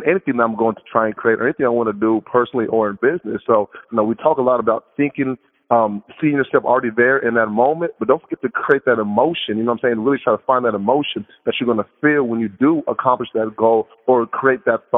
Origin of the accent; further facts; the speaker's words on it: Leavenworth, Kansas, United States; I'm originally from Leavenworth, Kansas, which is pretty much known for the federal penitentiary.